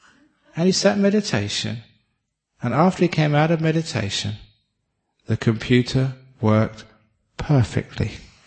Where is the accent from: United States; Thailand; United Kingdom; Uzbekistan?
Thailand; one of my fellow monks, I grew up with him in Thailand, he told me this story.